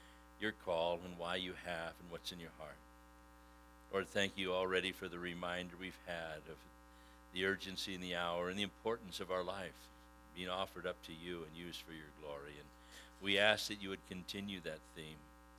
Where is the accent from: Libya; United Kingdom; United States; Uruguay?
United Kingdom; Scotland; And I'm a Scotsman, so there's a deal on everything you do.